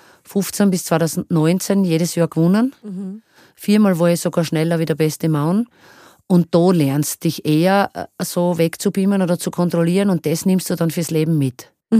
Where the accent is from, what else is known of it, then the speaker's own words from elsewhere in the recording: Styria, Austria; als Steirerin in Kärnten, als Erste das zu schaffen